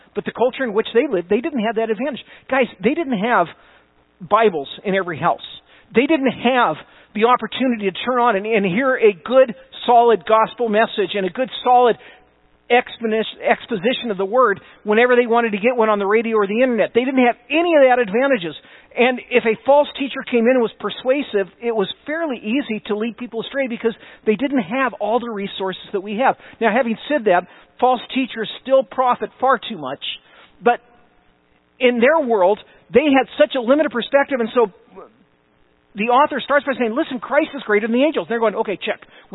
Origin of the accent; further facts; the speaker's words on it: Santa Rosa, California, United States; growing up in Santa Rosa, a lot of times we would head down to San Francisco.